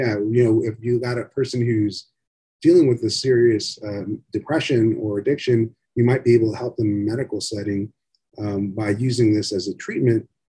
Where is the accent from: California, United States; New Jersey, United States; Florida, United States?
Florida, United States; And so at least when I was growing up in South Florida, the 1990s, there's a huge rave scene, electronic dance music.